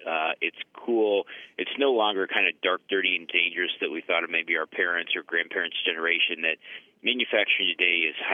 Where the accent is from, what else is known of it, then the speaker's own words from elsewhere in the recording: Decatur, Illinois, United States; I grew up in Decatur.